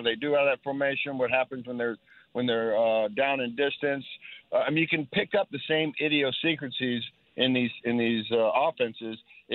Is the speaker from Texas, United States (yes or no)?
yes; Texas, United States; also born or lived in Oklahoma; I was born in Oklahoma, kidnapped by my parents and held hostage down here in Texas.